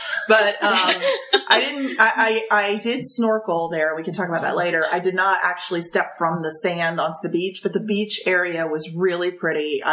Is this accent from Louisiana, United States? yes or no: no; North Carolina, United States; to me, growing up in North Carolina, fish fry is out of the back of the church